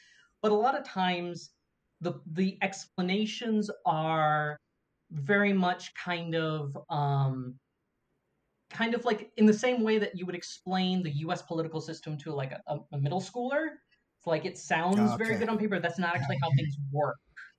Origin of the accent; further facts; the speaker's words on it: Washington, District of Columbia, United States; And then he moved to D.C. I grew up in D.C. Eventually went to the University of Havana